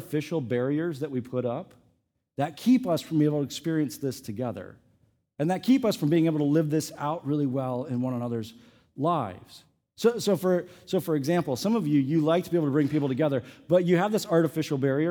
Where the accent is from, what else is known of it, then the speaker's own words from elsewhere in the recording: Midwest, United States; Now, I come from the Midwest. I grew up on a farm in the Midwest, okay?